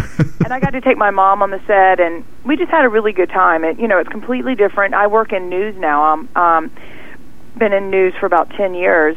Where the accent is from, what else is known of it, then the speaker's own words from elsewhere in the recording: South Carolina, United States; now in California, United States; I love California, but I'm from South Carolina originally.